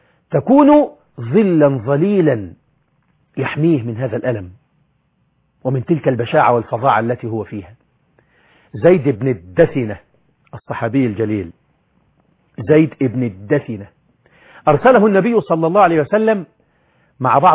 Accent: Egypt; زي ما احنا بنقول عندنا في مصر

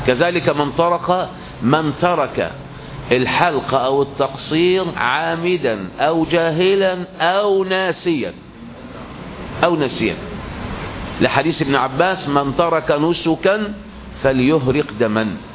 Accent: Egypt; أحسن ميقات لنا كمصريين، أقرب من أبيار علي.

